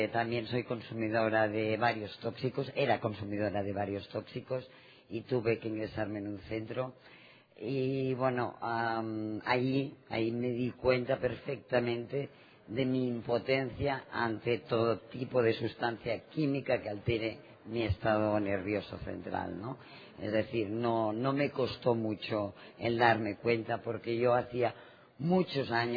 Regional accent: Spain; soy alcohólica. Y vengo de España.

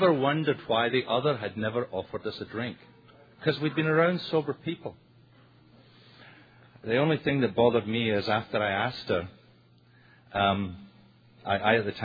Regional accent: Montreal, Quebec, Canada; I'm an alcoholic from Montreal.

